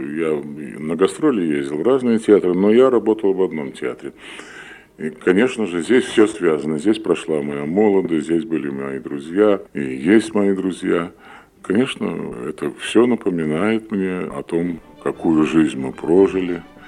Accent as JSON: {"language": "Russian", "country": "Latvia", "tie": "born or raised there", "said": "Я жил в Латвии, мое детство прошло в Латвии."}